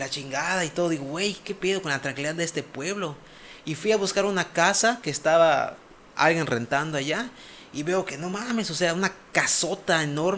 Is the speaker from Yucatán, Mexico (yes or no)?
yes; Yucatán, Mexico; ¿Y quién crees que somos, yucatecos?